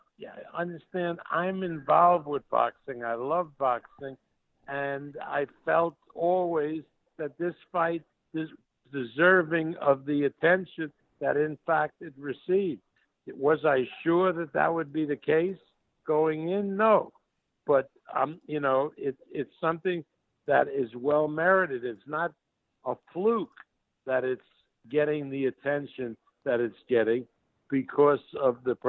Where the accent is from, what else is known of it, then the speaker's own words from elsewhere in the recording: Nevada, United States; but I come from Nevada, so it's legal now